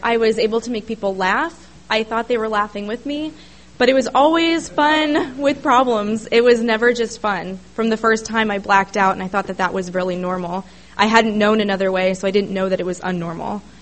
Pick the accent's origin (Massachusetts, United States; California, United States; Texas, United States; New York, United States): California, United States; Julian; and I grew up in Julian. I think some of you may know where that is. Very small town